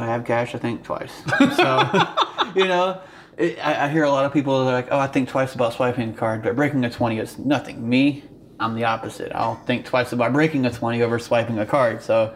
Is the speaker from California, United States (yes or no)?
no; Atlanta, Georgia, United States; I grew up around Atlanta in Georgia, you know. Went to high school closer south to Florida. It was about 45 minutes from the Florida-Georgia line.